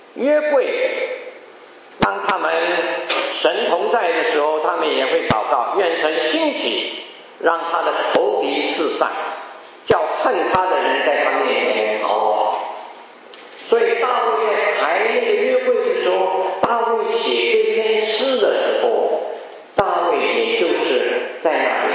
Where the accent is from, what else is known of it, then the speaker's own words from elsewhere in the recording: China; 我们中国人常常说，你心中如果没有主呢，那就是六神无主。